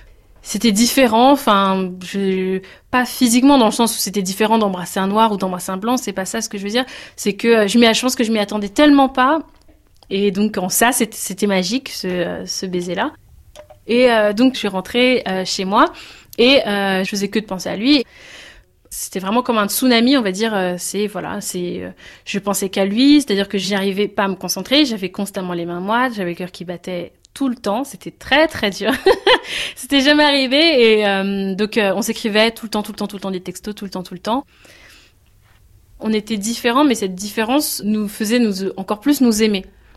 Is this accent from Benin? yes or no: yes; Benin; quand, par exemple, je retournais en Afrique, vu que je suis originaire du Bénin, je vais souvent au Bénin tous les ans ou presque tous les deux ans.